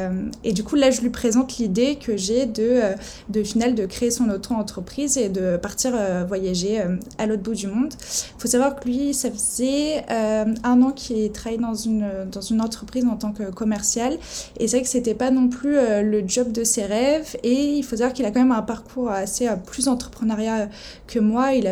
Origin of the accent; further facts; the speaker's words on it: Nice, Provence-Alpes-Côte d'Azur, France; j'ai 25 ans, je viens de Nice